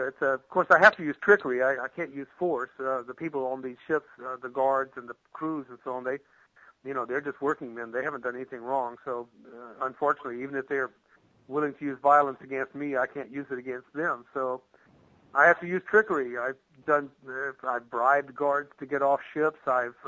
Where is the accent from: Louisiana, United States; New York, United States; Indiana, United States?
Louisiana, United States; Yes. I grew up in South Louisiana.